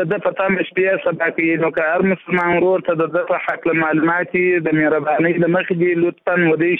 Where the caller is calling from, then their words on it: Zabul, Afghanistan; د زابل ولایت وسیدونکو یم.